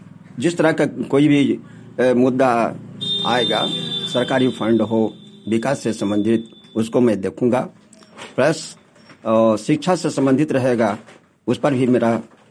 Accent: Dumrojor, Bihar, India; और मैं ग्राम डुमरोजोर पोस्ट गढ़ी थाना खैरा जिला जमुई का निवासी हूँ।

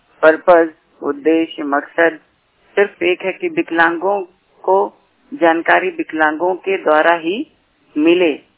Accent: Gorakhpur, Uttar Pradesh, India; और मैं यूपी गोरखपुर से हूँ

